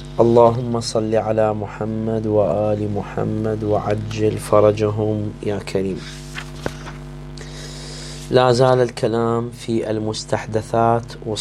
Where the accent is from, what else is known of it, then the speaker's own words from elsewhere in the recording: Iraq; احنا عندنا في العراق